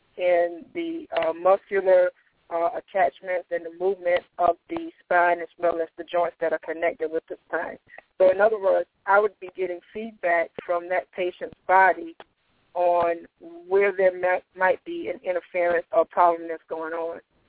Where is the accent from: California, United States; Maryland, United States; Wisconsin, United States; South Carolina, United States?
South Carolina, United States; Denmark; I grew up in South Carolina, a small town called Denmark, where I was born and raised.